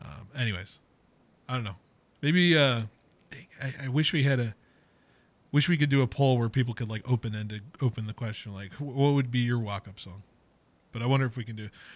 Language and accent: English; California, United States; I'm from the Bay Area. There's some like alt rock kind of stuff, like some alt pop kind of thing stuff going on.